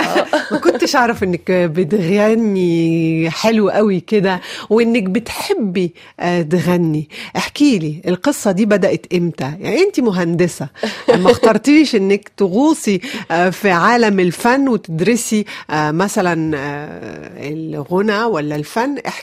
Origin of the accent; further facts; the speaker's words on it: Tunisia; وانا تونسي